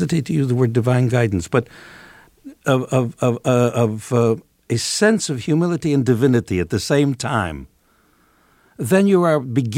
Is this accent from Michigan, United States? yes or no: no; San Francisco, California, United States; When I grew up in San Francisco, to be a member of the San Francisco Symphony